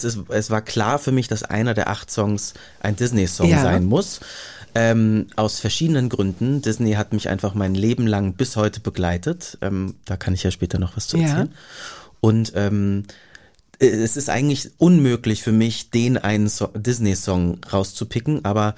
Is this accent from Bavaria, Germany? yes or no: no; Hamburg, Germany; 040 haben wir als Vorwahl, ist uns ganz wichtig.